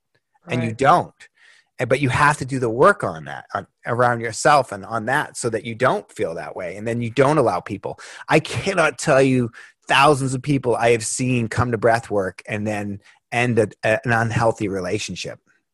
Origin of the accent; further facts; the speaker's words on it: Boston, Massachusetts, United States; I fried my brain on drugs when I was a teenager growing up in Boston, taking too much acid or what